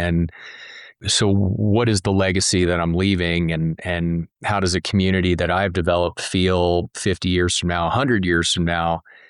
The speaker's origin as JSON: {"language": "English", "region": "Delaware", "country": "United States", "tie": "born or raised there", "said": "And I grew up in Delaware, the rural eastern shore of Delaware, and it was a beautiful place, natural environment."}